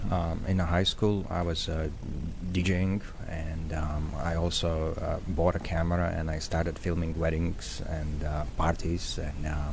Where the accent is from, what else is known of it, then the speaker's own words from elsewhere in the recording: Lithuania; I grew up in, I was born and raised in Soviet Union, and then after the collapse of Soviet Union, the country, mm-hmm. Lithuania